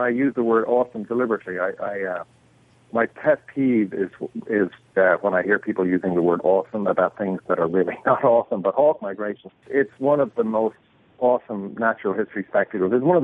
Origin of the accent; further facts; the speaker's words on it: Ireland; moved away as an adult; now in United States; So I am 49. I'm Irish. I left Ireland at the age of 32 in 1999 after finishing a zoology degree in University College Dublin.